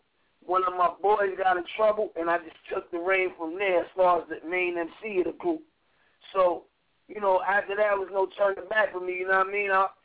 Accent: Brooklyn, New York, United States; Well, I'm from Brownsville, you know, Brooklyn, you know what I'm saying? And my projects grew up around nothing but poverty and drugs and violence.

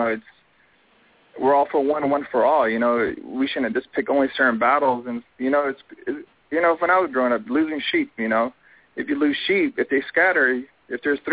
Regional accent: New Mexico, United States; And I'm originally from the New Mexico side of the Navajo reservation

